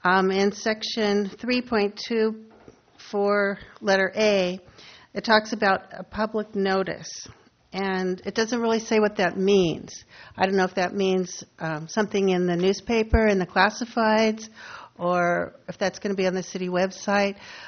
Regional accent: Morro Bay, California, United States; from Morro Bay.

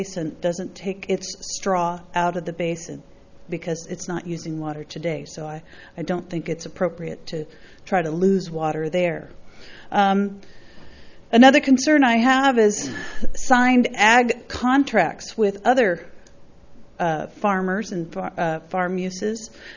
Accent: Los Osos, California, United States; Good morning. … from Los Osos, and I have some concerns regarding the Los Osos wastewater project

